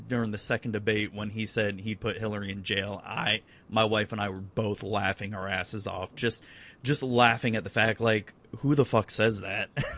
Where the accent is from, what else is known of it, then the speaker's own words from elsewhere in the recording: Florida, United States; I've been born and raised in Florida, and I went up. I've only seen snow once.